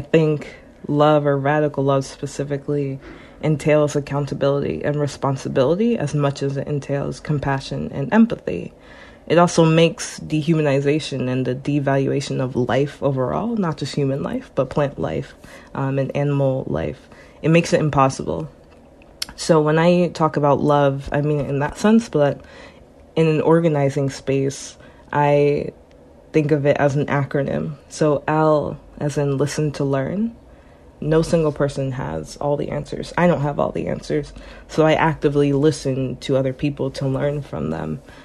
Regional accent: New Jersey, United States; So when I first moved to Connecticut, I'm originally from New Jersey, I lived in Ansonia and then Trumbull.

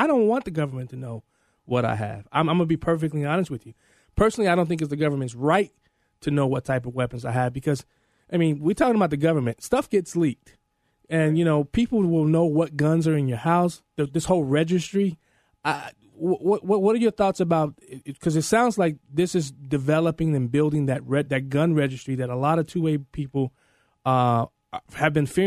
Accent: Chicago, Illinois, United States; I come from Chicago, Cabrini Green Housing Projects, that don't like guns.

